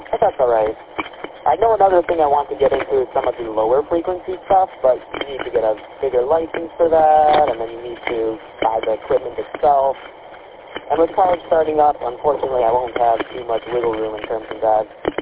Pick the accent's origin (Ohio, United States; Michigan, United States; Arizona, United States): Michigan, United States; Royal Oak